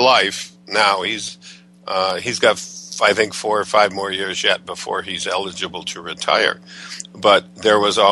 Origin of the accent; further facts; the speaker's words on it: Detroit, Michigan, United States; I was raised in Detroit. And when I was there, I went to the Detroit Public Schools